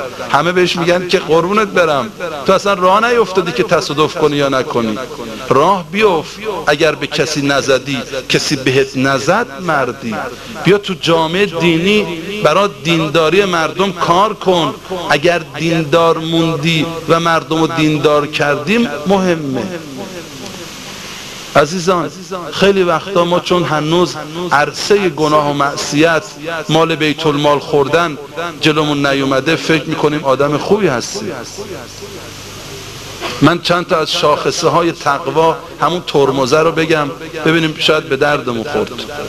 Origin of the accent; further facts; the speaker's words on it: Qom, Iran; خب ما اهل قمیم، توقعی که از ما اهل قم دارن خیلی بیشتر از این حرف هاست.